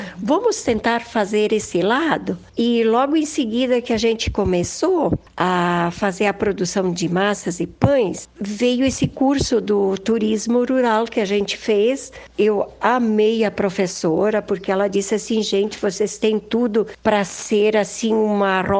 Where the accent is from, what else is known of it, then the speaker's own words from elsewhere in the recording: São Miguel de Bento, Brazil; now in Nova Sardenha, Brazil; Eu sou natural lá de São Miguel de Bento